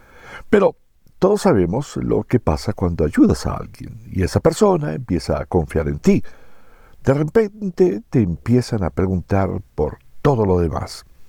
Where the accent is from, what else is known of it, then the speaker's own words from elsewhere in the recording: Chicago, Illinois, United States; Yo crecí en Little Village y, para serte honesto, no tenía idea de lo que era ser voluntario